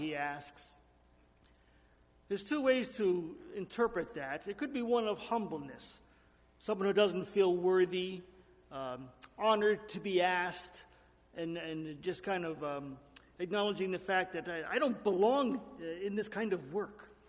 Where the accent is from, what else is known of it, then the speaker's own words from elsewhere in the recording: New Jersey, United States; I had a phenomenally strong church where I grew up in New Jersey.